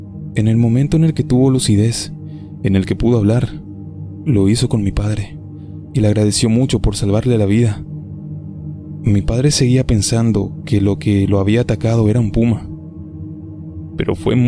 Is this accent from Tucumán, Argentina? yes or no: yes; Leales, Tucumán, Argentina; soy de Leales, y quería contar una historia